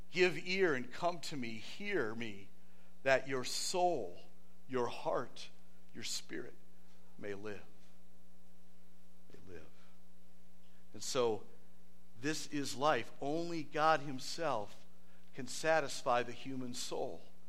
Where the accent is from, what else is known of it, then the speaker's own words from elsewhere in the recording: Minnesota, United States; I was from Minnesota, so I went to Minnesota North Star games.